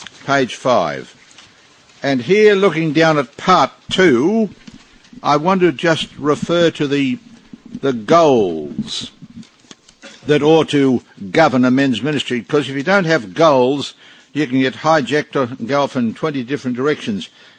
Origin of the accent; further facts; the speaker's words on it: Australia; Now, I think here, although I'm an Aussie male, it's deficient, the Aussie male culture.